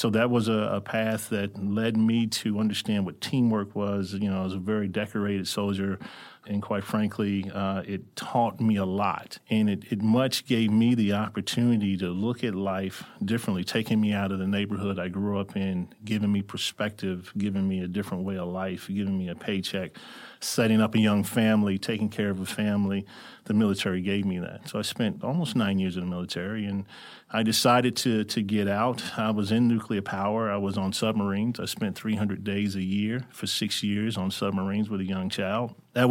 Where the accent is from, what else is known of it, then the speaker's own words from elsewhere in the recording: Louisville, Kentucky, United States; So I grew up in Louisville, Kentucky is where I'm from.